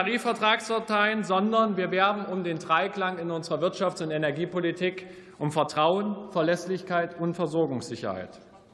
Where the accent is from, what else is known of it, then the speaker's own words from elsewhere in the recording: East Germany, Germany; als Ostdeutscher sei uns eines gesagt